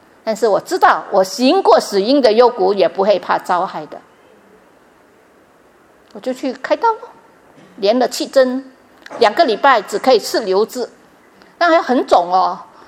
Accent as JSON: {"language": "Chinese", "country": "Vietnam", "tie": "born or raised there", "said": "因为我在越南长大的嘛"}